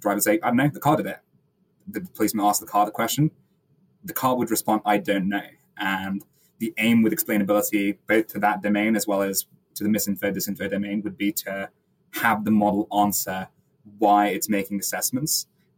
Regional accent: Stone, West Midlands, United Kingdom; my hometown, Stone, happened to be the highest Brexit voting town in all of the UK

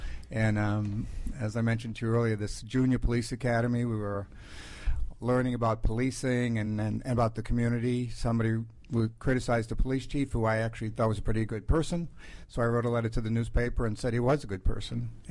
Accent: Boston, Massachusetts, United States; now in Washington, United States; I'm from Boston.

